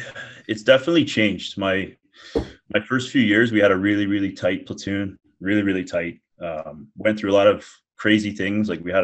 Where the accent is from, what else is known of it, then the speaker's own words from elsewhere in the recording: Pickering, Ontario, Canada; also born or lived in Scarborough; Yeah, I Scarborough like every other kid, and then my parents moved us to Pickering, where I would say I'd be more or less than anything raised there.